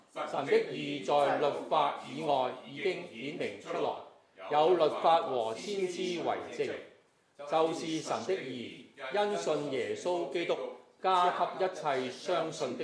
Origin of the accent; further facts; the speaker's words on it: Guangdong, China; 我哋广东人话晒话，